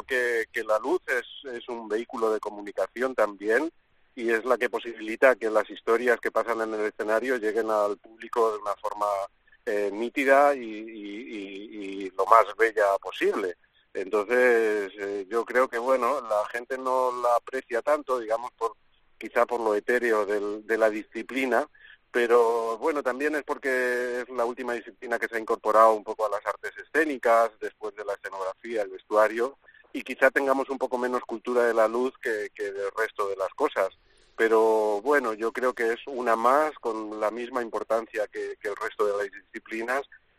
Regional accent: Valdepeñas, Castilla-La Mancha, Spain; somos vecinos de Valdepeñas, es un pueblo muy visitado por mí, por mi familia

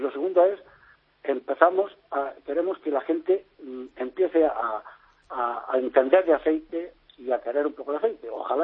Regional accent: Andalusia, Spain; Yo recuerdo como algo, en la familia, que en Andalucía, por lo menos en casa y en mi pueblo, pues todo se curaba con el aceite, ¿no?

